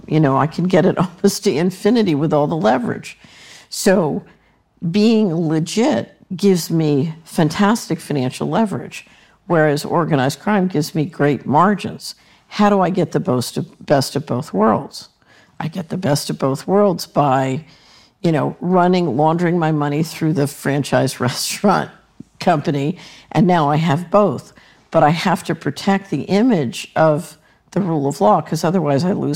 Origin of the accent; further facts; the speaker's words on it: United States; I'm an American, I grew up in America